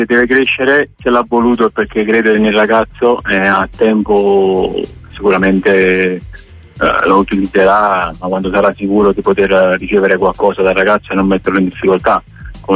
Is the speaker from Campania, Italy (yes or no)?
yes; Naples, Campania, Italy; sono napoletano